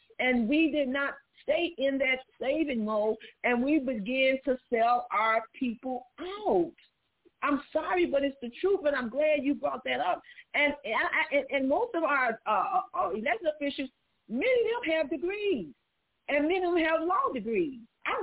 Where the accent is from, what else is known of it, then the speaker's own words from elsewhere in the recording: Chicago, Illinois, United States; now in New York, United States; doesn't mean just because I'm in New York that I'm going to do what I need to do for New York because I'm from Chicago.